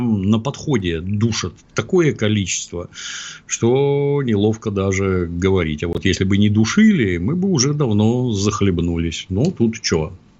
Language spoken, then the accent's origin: Russian; Ukraine; moved away; Очень трудно избавиться от шо. Меня оттуда в 69-м году увезли, например.